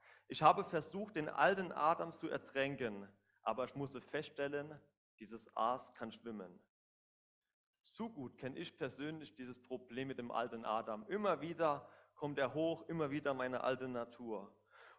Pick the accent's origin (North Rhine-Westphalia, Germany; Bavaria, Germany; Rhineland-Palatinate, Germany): Rhineland-Palatinate, Germany; Zweibrücken; Ursprünglich komme ich aus Zweibrücken, das liegt in Rheinland-Pfalz, bei Kaiserslautern.